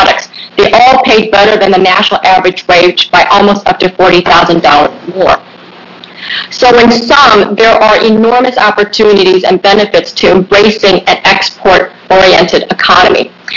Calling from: East Coast, United States; I am testifying from the East Coast.

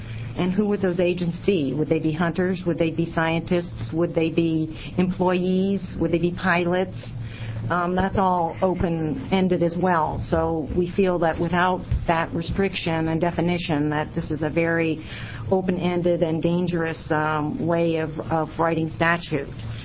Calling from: Jacksonville, Oregon, United States; And I come from Jacksonville, Oregon today, and appreciate the opportunity to address you about this issue.

